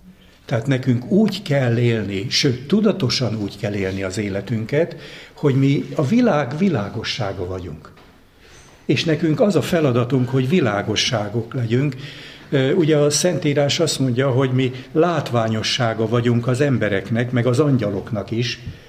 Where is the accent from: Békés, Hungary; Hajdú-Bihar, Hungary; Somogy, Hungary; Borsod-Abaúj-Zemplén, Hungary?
Somogy, Hungary; Balatonlelle; Gyerekkoromban Balaton lellén laktam, de nem bent a városban, hanem attól kívül, egy hegynek a tetején, az erdő szélen